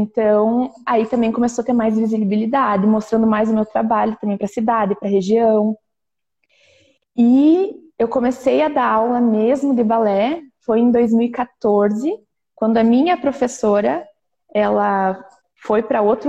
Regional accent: Frederico Westphalen, Rio Grande do Sul, Brazil; eu sou de Frederico Westphalen, no noroeste do Rio Grande do Sul. Tenho 30 aninhos, com uma carinha de 20.

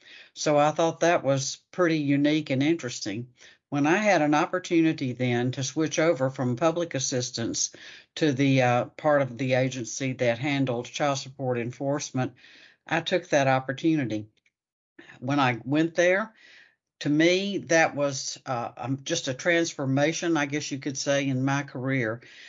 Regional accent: Leesville, Louisiana, United States; I moved to Leesville, which is a small town in central Louisiana. This is where I grew up, and I'm enjoying spending a lot of time with my old friends

